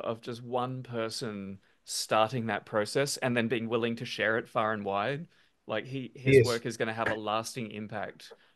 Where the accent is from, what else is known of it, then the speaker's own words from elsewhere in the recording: Australia; as an Australian, I can relate to that.